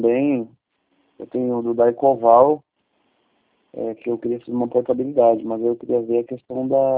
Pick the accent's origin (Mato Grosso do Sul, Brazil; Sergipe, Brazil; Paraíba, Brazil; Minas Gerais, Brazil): Mato Grosso do Sul, Brazil; Dourados